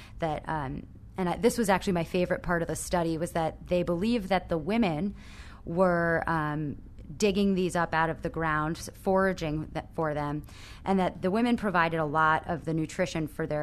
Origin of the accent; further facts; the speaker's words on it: New York, United States; I'm from Orange County, New York, and we have an Orange County State Fair